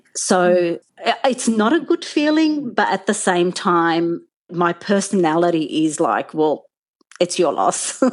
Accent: Australia; as a grown-up who was born and brought up in Australia, if I'm kind of questioning my belonging and if I'm kind of still at this age trying to prove my worth of belonging in Australian society

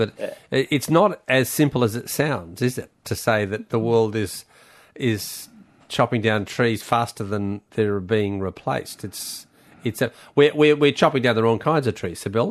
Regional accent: Tasmania, Australia; I grew up with them in Tasmania

